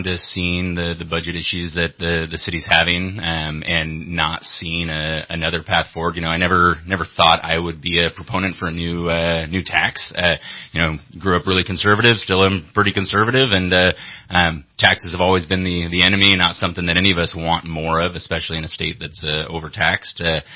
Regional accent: Cottonwood, California, United States; I'm an insurance agent here in Reading. I grew up down in Cottonwood, went to the Tehama County schools on the other side of the county border. Yeah, grew up around here

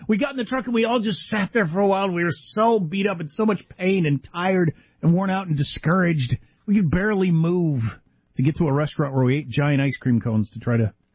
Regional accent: Midwest, United States; I mean, I'm from the Midwest.

